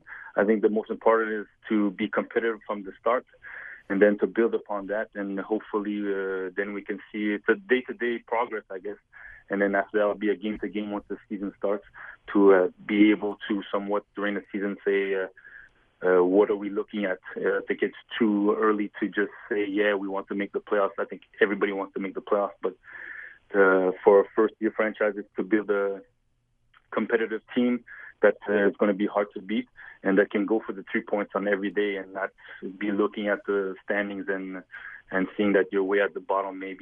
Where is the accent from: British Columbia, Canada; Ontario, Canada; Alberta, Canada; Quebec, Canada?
Quebec, Canada; Montreal; because I'm from Montreal, going to be playing against some Toronto guys